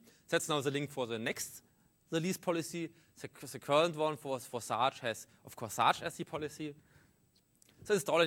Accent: Munich, Bavaria, Germany; English is a second language; I come from Munich in Germany

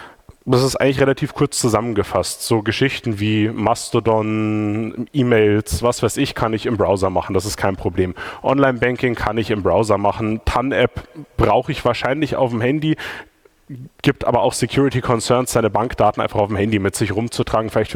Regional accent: Regensburg, Bavaria, Germany; Außerdem komme ich aus Regensburg.

